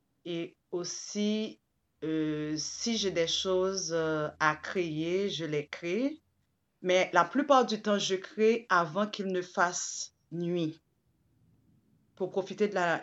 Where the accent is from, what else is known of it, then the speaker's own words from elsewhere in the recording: Port-au-Prince, Ouest, Haiti; born there; je suis d'origine haïtienne. Je suis née à Port-au-Prince, un 25 juillet 1975.